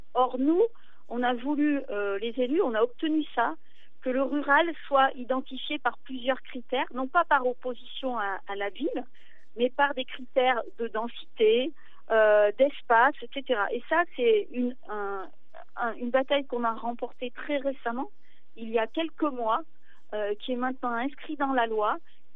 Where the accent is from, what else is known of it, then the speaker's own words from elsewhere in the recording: Vorey, Auvergne-Rhône-Alpes, France; je suis de Vorée, tous mes ancêtres sont d'ici et je suis fière d'être de la Haute-Loire.